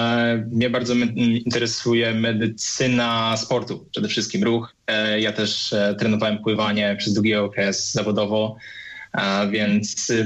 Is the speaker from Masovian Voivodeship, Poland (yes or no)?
yes; Warsaw, Masovian Voivodeship, Poland; Ja właśnie reprezentuję środek Polski, czyli Warszawę. Jestem studentem Warszawskiego Uniwersytetu Medycznego